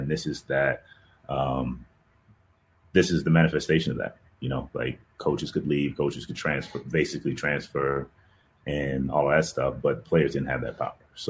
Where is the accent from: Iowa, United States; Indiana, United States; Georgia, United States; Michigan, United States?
Georgia, United States; Atlanta; I grew up in the Southeast, and I love it. And Atlanta's home. My mom's from Georgia. My dad's from Louisiana, so I'm a Southern boy at heart.